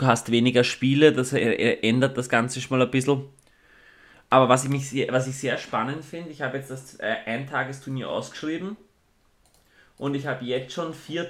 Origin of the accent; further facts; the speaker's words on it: Austria; Wir haben jetzt im Herbst bei uns in Österreich, wir haben im ganzen Jahr 4 Turniere